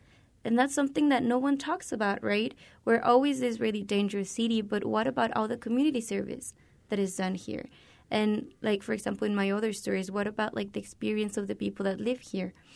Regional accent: Juarez, Chihuahua, Mexico; I cross every day the border. I'm from Juarez.

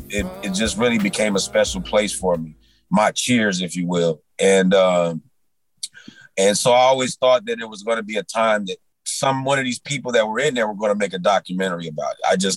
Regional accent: Indiana, United States; I was coming from Indiana and, these type of kind of like, I only thought this kind of stuff like went on in New York, you know what I mean?

